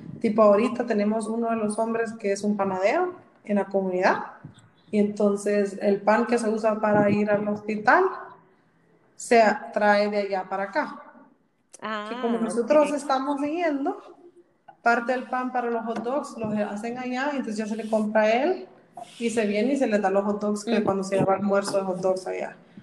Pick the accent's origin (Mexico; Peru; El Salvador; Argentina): El Salvador; como salvadoreños, nos cuesta el compromiso de, ay, ya me lo dieron, voy a seguir